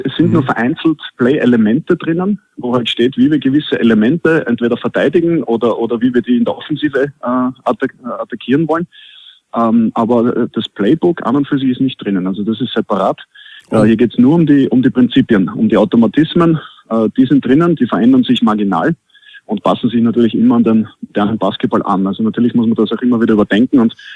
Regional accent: Austria; als Österreicher muss man natürlich Skifahren sagen, auch wenn ich selten bis nie dazukomme.

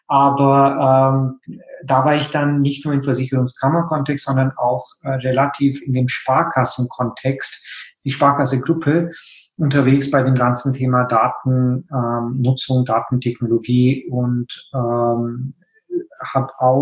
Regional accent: India; German is a second language; moved away as an adult; now in Germany; Also ich meine, ich komme ja aus Indien, bin dann direkt nach meinem Studium quasi in Physik nach Deutschland gekommen, um in Physik zu promovieren. Damals in München an der Technischen Uni

